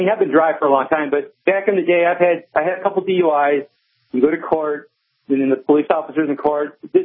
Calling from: Lake Isabella, California, United States; Lake Isabella. It's about 55 miles east of Bakersfield in the Sierra Nevada.

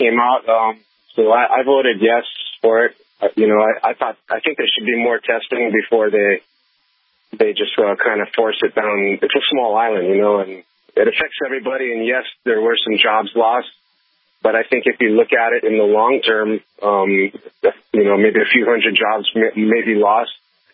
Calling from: Hawaii, United States; I'm calling from Hawaii.

